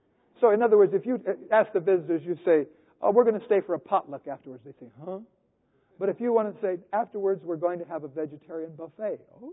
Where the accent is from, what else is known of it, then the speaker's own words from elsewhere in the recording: Lincoln, Nebraska, United States; born there; It says I was born on September 16, 1940 in Lincoln, Nebraska.